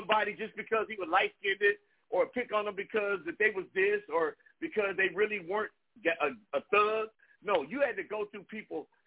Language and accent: English; Compton, California, United States; I grew up in Compton, okay? My daddy was the pastor for everybody